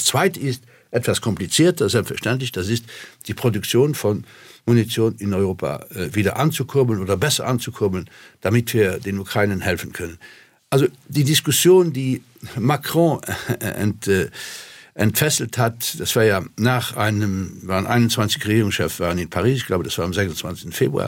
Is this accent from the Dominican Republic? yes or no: no; Luxembourg; Und als Luxemburger kann ich sagen, nicht nur die Sprache unterscheidet Deutsche und Franzosen, sondern die ganze Mentalität, die ganze Geschichte auch.